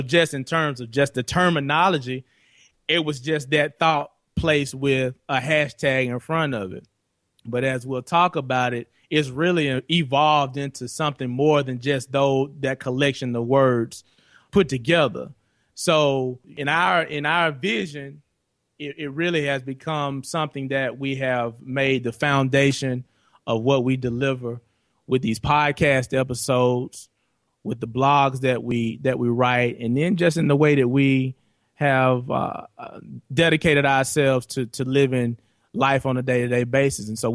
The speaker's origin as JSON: {"language": "English", "region": "the South", "country": "United States", "tie": "born or raised there", "said": "what I've experienced growing up in the South and the pride, of course, of coming from this region"}